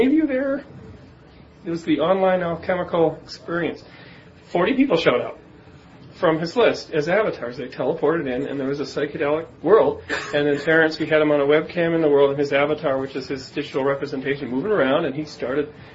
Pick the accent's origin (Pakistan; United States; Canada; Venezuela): Canada; You know, I'm a Canadian, so...